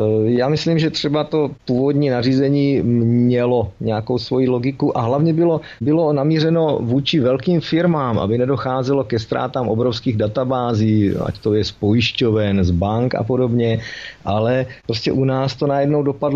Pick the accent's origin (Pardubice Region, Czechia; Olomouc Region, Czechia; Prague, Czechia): Olomouc Region, Czechia; Olomouc; jelikož jsem rodilý Olomoučák, přiznám se, že například názvy všech zastávek MHD v Olomouci neznám